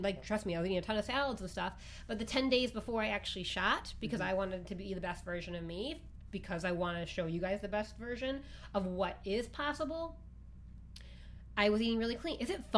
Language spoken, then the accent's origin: English; Midwest, United States; now in Los Angeles, United States; I joke about living in LA because I'm from the Midwest, where we eat a lot of pizza and drink a lot of beer.